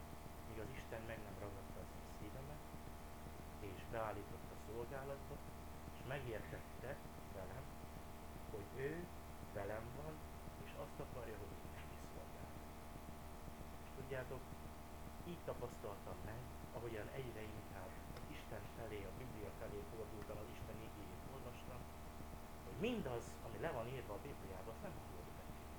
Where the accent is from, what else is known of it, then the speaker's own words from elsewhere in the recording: Sárospatak, Borsod-Abaúj-Zemplén, Hungary; én Sárospatakon jártam gimnáziumba, szüleim pont akkor haltak meg, akkor oda jártam az első évbe, és én ott nőttem föl egyedül